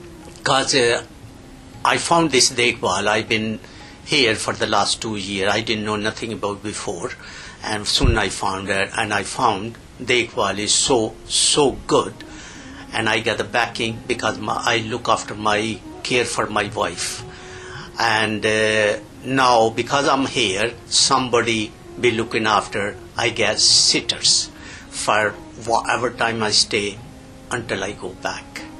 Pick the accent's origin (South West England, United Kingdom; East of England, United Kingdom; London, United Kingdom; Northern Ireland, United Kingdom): South West England, United Kingdom; Bristol; I'm from Bristol, South Gloucester.